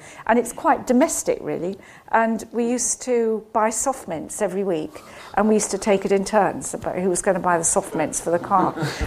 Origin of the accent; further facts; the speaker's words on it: Scotland, United Kingdom; I grew up in Scotland.